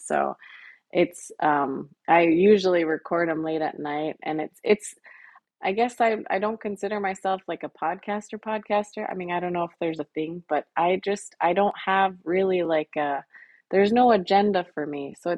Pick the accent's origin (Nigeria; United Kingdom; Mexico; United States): United States; Bethel, Alaska; now in Soldotna, United States; I'm originally from Bethel, but I live here in Soldotna.